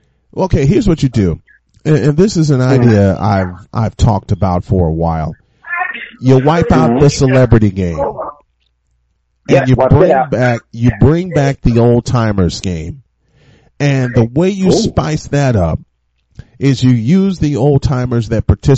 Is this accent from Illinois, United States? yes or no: yes; Chicago, Illinois, United States; the last time my hometown, Chicago, Illinois, hosted the NBA All-Star Weekend